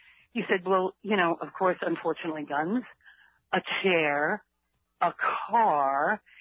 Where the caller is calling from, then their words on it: Hoboken, New Jersey, United States; I'm calling from Hoboken, New Jersey.